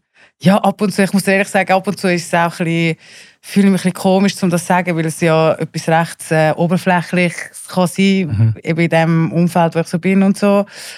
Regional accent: Zurich, Switzerland; also born or lived in Turkey; Ich bin ursprünglich aus der Türkei, meine beiden Eltern sind aus der Türkei. Wir sind natürlich ganz normal aufgewachsen, da in Zürich, unter Strasse.

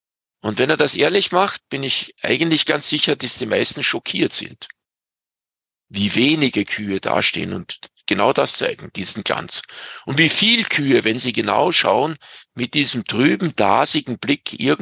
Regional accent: Salzburg, Austria; Bei uns in Pinzgau heißt es, z Maria Lichtmess dran die Kälber um.

